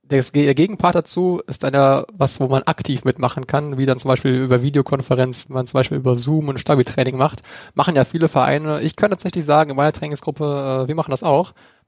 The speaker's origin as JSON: {"language": "German", "region": "North Rhine-Westphalia", "country": "Germany", "said": "wir kommen aus NRW."}